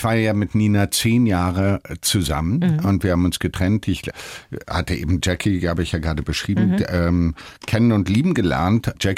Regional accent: United States; geprägt haben mich die vielen Umzüge als Kind, das Aufwachsen als Amerikaner, die Filme

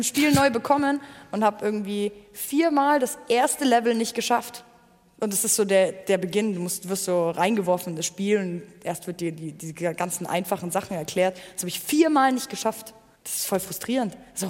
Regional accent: Germany; first language German; Ich komme ja aus Deutschland und ich rede ja auch Deutsch. Dementsprechend mag ich das voll gerne, wenn ich auf der eigenen Sprache Musik höre.

